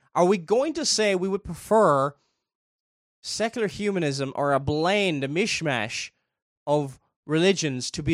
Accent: Ireland; By the way, I'm not American. I'm Irish. I live near the border with Northern Ireland.

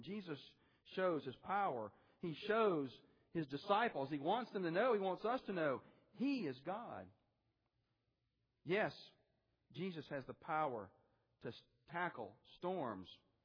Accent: Birmingham, Alabama, United States; when I was growing up in Birmingham, Alabama, if you wanted to go to the beach, if you wanted to see waves, you basically had three options

